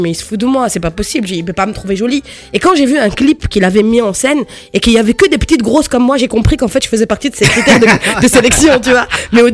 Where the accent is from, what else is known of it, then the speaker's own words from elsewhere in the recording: Paris, Île-de-France, France; born there; je suis née à Paris. De parents tunisiens d'une petite île qui s'appelle Djerba.